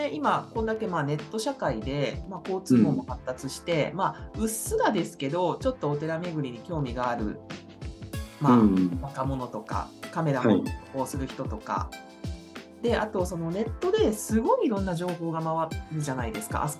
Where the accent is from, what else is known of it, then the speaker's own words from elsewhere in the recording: Hokkaido, Japan; 私ももともと北海道出身なので、